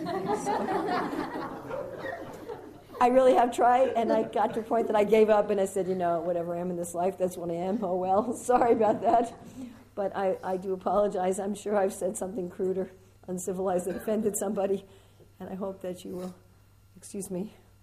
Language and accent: English; United States; I'm sure you've all noticed that I'm an American, and I hope that you will excuse me for my crude American ways.